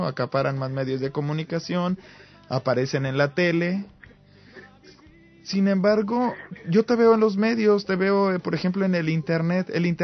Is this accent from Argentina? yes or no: no; Mexico; Yo soy de México, allá crecí.